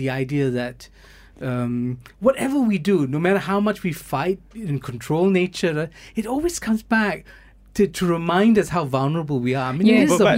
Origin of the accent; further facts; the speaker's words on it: Singapore; I grew up in Singapore